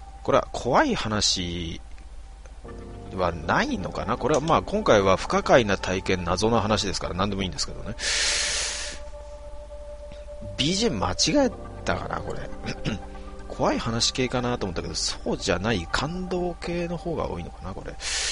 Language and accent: Japanese; Kansai, Japan; ちなみに関西圏です。